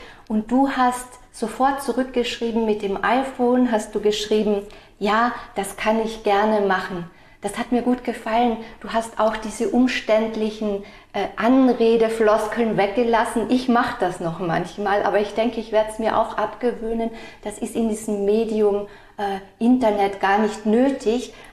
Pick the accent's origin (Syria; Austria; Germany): Austria; born there; Wir sind beide 1968 geboren und beide sind wir in den Bergen geboren. Ich in Österreich, in den Alpen.